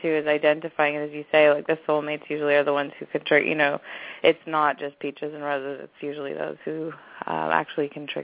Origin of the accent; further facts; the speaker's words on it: Montreal, Quebec, Canada; I'm actually from Montreal, so we've got a whole Montreal Canadian contingent listening.